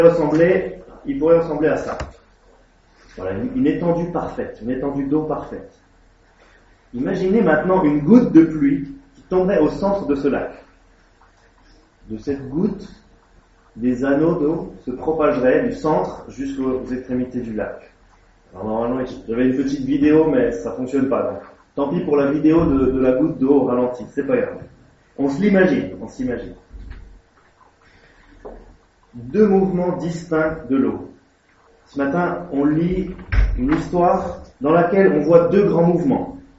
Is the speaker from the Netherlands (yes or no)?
no; Bourgogne-Franche-Comté, France; Moi, je suis d'origine suisse. Et on est. Je suis suisse, mais j'ai grandi en Franche-Comté, anémone et alsacienne de Côme. Après avoir habité un moment dans le Haut-Doubs en Franche-Comté